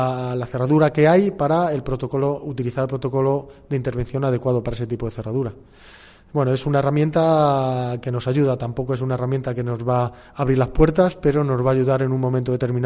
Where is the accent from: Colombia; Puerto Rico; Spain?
Spain; Ávila, Castile and León; pues sobre todo la temperatura, que somos de Ávila